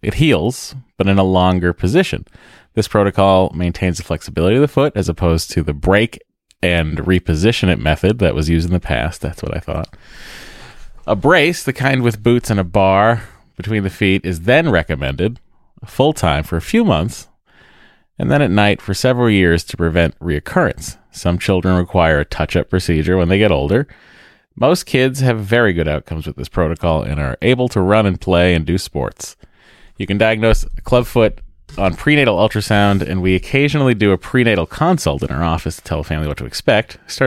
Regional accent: the South, United States; I grew up in the South, and many of my high school classmates have kids graduating and getting married while mine are potty training.

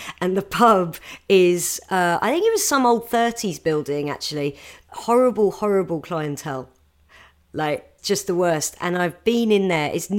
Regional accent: South East England, United Kingdom; I grew up in a village near Gatwick.

